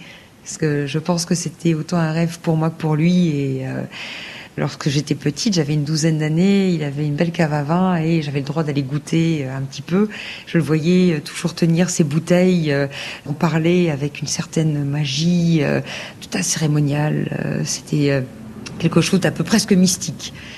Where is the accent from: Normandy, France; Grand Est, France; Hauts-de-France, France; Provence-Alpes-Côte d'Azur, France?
Grand Est, France; Je viens de Lorraine